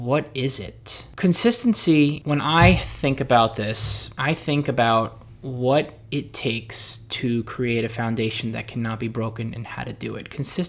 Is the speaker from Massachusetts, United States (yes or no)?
no; New York City, New York, United States; I grew up in New York City, where the only thing that you did was maybe hose down the sidewalks